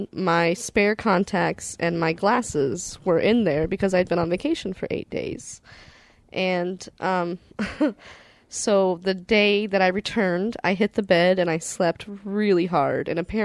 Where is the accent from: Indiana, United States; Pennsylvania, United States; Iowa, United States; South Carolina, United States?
Indiana, United States; Columbus; also born or lived in Kentucky / Detroit; Columbus, Indiana, by way of Edinburgh, with a little bit of Kentucky... And Detroit smattered in.